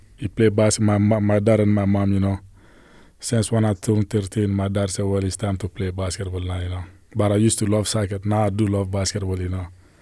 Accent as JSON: {"language": "English", "country": "Mali", "tie": "born or raised there", "moved": "yes", "said": "when I was in Mali, I thought life was easy, you know. But since I got here"}